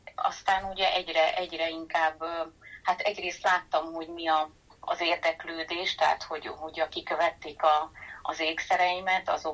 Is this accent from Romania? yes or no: no; Eger, Heves, Hungary; magával a tűzománccal egyébként már gyerekkoromban találkoztam Egerben